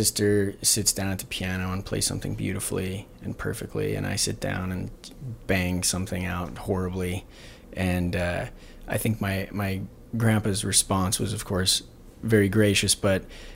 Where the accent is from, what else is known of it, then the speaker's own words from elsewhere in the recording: Kalispell, Montana, United States; I this is my hometown. I was born and raised here. I graduated from Flathead High School. And, you know, all the, well, a lot of the music education I received was here in Kalispell.